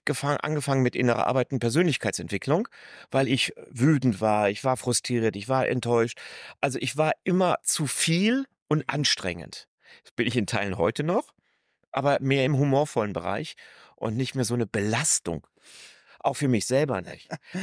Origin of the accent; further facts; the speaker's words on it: Cologne, North Rhine-Westphalia, Germany; Ich habe einen dunkelhäutigen Vater aus Afrika, bei mir Ägypten. Obwohl ich hier groß geworden bin, gebürtiger Kölner